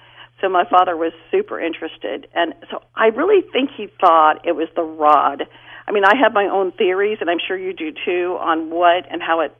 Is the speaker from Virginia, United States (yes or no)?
yes; Virginia, United States; And I said, no, I'm from the Northern Virginia, D.C. area.